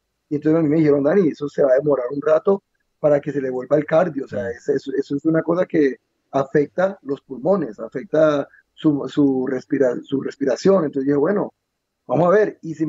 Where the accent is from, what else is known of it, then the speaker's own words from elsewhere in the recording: Colombia; also born or lived in New York, United States; yo tampoco nací en Colombia, yo nací en Nueva York, pero yo me crié en Colombia